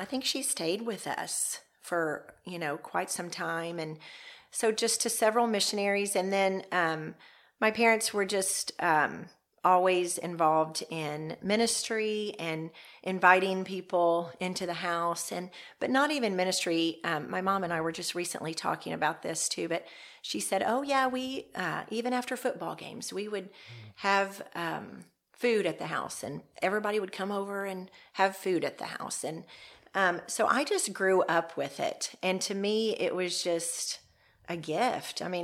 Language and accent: English; Arkansas, United States; But just even as a little girl, I grew up in Arkansas